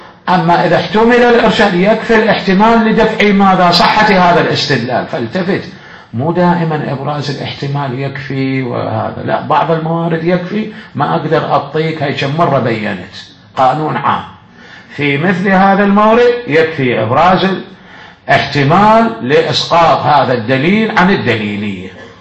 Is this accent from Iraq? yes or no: yes; Najaf, Najaf Governorate, Iraq; لأن الحمامات اللي أول كانت عندنا بالنجف